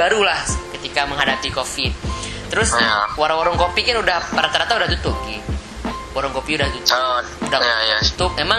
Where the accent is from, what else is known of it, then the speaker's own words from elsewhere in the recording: Banda Aceh, Aceh, Indonesia; Itu di Aceh, di Banda Aceh sih terutama. Aku nggak tahu di kabupaten kota lain gimana. Banda Aceh beberapa kampung udah gitu, cuma kampung aku belum, soalnya kampung aku terlalu luas ya.